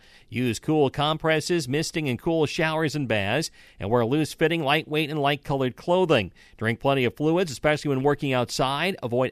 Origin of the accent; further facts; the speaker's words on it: Pacific Northwest, United States; air conditioning in homes growing up in the Pacific Northwest was not common.